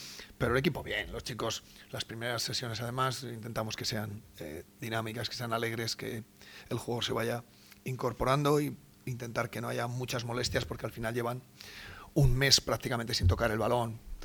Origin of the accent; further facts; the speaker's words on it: Salas, Castile and León, Spain; aunque sea de Palencia, yo soy de Salas, somos de cerca